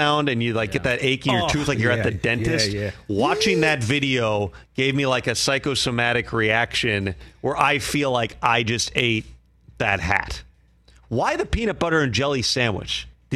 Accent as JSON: {"language": "English", "town": "Minneapolis", "region": "Minnesota", "country": "United States", "also_born_or_lived": "Wisconsin", "said": "I'm from Minneapolis."}